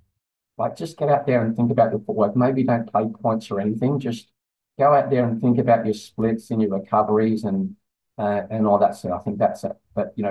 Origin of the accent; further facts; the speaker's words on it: Australia; Or finish the flip turn, I think you're saying, and I'm Australian.